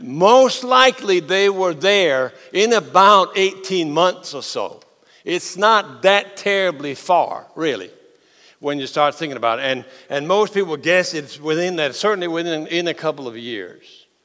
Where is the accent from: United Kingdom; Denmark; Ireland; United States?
Denmark; As Søren Kierkegaard, the philosopher from my home country, said